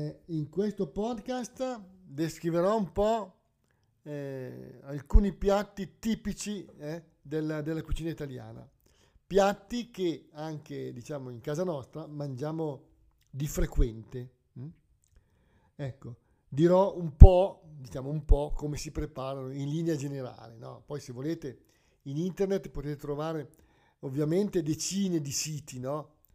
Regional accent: Lombardy, Italy; Ovviamente, essendo io lombardo, no? Abito in Lombardia

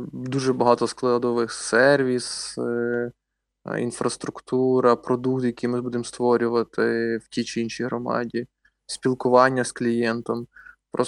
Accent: Poltava, Poltava Oblast, Ukraine; Я з Полтави.

